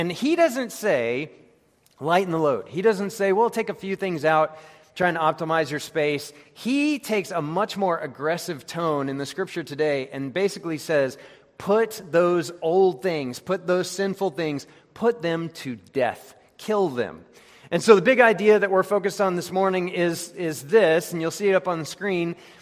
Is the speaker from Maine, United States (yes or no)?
no; Colorado Springs, Colorado, United States; I'm from Colorado, as I've mentioned before